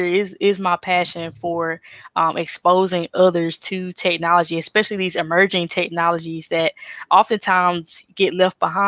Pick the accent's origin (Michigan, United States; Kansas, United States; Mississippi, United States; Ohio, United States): Mississippi, United States; Jackson; also born or lived in New York City / Silicon Valley / Atlanta; coming back to Mississippi, helping us progress as being born and raised in Jackson, in the capital city, in the inner city